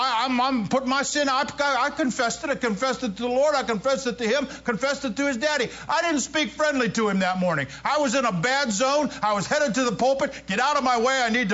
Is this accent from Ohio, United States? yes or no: yes; Ohio, United States; And I don't think it was just an Ohio thing. I was a kid growing up in Ohio. I don't think it was just an Ohio thing.